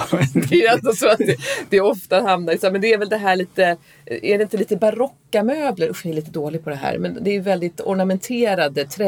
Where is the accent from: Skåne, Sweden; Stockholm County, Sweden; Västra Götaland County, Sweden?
Stockholm County, Sweden; Sätra; runt Sätra, där jag är uppvuxen.